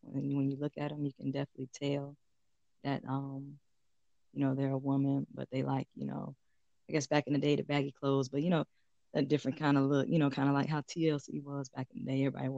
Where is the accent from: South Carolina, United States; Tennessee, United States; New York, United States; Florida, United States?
Florida, United States; Miami; also born or lived in Augusta; I am from Miami originally, military brat. Ended up in a small city called Augusta, Georgia, and making my way to Charlotte, to the new city.